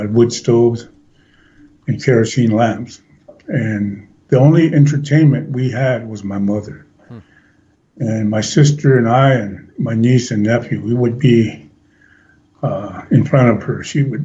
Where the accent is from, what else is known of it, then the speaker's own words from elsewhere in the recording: South Dakota, United States; Well, actually, started out living on a reservation. I was born in the Pine Ridge Indian Reservation.